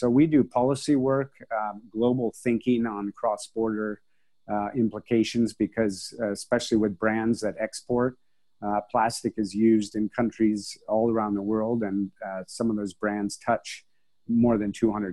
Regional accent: California, United States; now in Hong Kong; So I'm from California, but I've worked in Asia over 25 years.

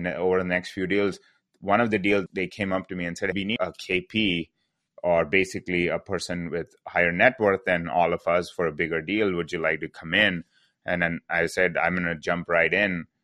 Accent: India; most of my family comes from a real estate background. I'm originally from India, so we did real estate businesses.

